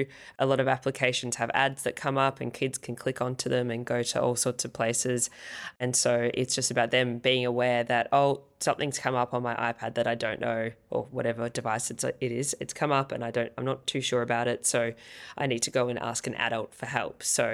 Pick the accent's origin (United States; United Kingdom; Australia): Australia; Swan Hill, Victoria; now in Melbourne, Australia; No, I'm from Australia. I've been living in Melbourne for 11 years, but I'm actually from a town called Swan Hill, which is 3.5 hours outside of Melbourne. So I'm from the bush.